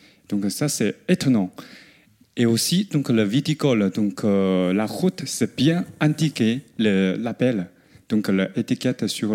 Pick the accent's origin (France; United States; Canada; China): China; French is a second language; Et comme je viens de la Chine, donc je suis sommelier du thé.